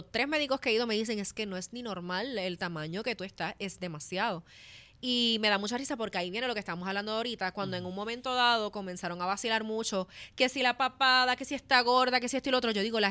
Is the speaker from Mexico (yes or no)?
no; New York, United States; born there; la realidad es que yo nací en Nueva York. Yo nací, okay. Yo soy como … Yo nací en el Bronx por allá.